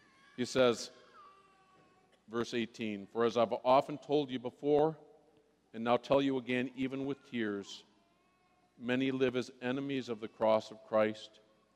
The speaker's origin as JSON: {"language": "English", "town": "Redwood Falls", "region": "Minnesota", "country": "United States", "said": "I'm from Redwood Falls. I'm a Minnesotan. In fact, I just told John, I'm from Minnesota."}